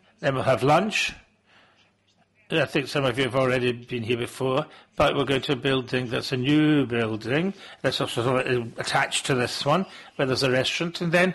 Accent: Coimbra, Centro, Portugal; I'm not from Lisbon, I'm from Coimbra.

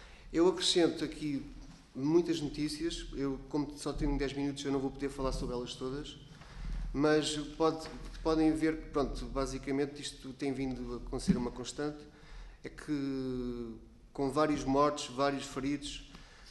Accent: Portugal; favorecer a nossa imagem enquanto portugueses

